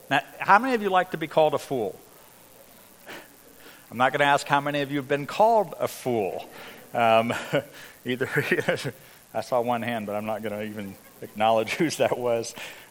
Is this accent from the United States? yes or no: no; Hong Kong; so I grew up in Hong Kong, grew up in missionary circles, went to lots of missions conferences.